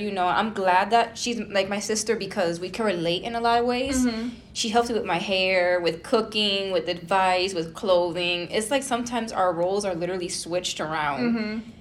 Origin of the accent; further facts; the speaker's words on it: Springfield, Massachusetts, United States; But I am from Springfield, Massachusetts, a very small town. Pretty close to Westfield, not too bad.